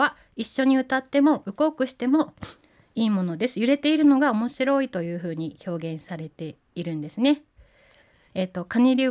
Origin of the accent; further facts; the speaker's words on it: Chiroto, Hokkaido, Japan; 私や沖津翼くんはこのチロットコタンの出身です。